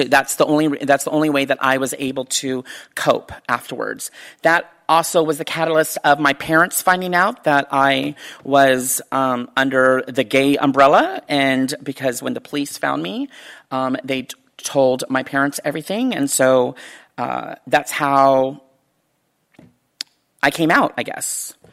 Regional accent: California, United States; I grew up here in the Bay Area.

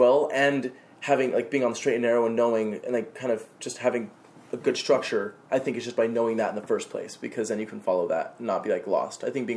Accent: Utah, United States; I mean, I grew up in Utah, which is very conservative in the first place

